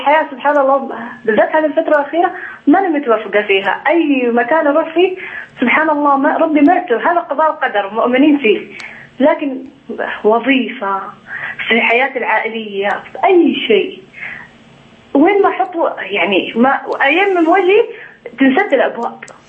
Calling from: Saudi Arabia; من السعوديه

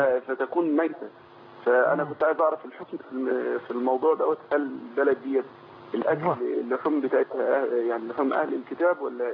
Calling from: Australia; معلش أصل أنا بتصل من أستراليا فالمكان بعيد

